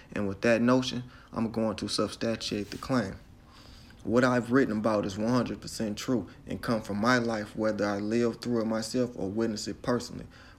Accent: Detroit, Michigan, United States; I have to say that growing up on Detroit's east side in the Black Bottom, I seen some things

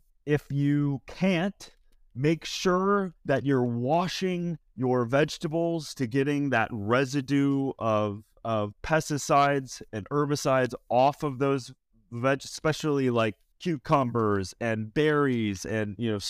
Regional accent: Minnesota, United States; I'm from Minnesota. I get it. It's freezing right now.

